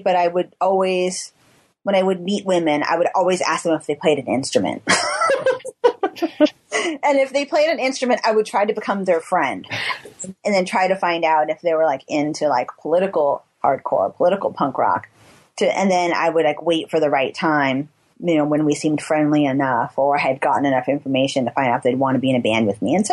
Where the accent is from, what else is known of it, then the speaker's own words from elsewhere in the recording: Tuolumne, California, United States; We came from Tuolumne. Any of it was cool compared to where we came from.